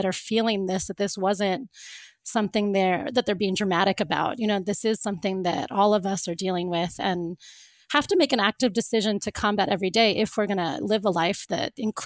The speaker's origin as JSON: {"language": "English", "region": "Florida", "country": "United States", "tie": "born or raised there", "said": "I know for me, when I grew up in Florida"}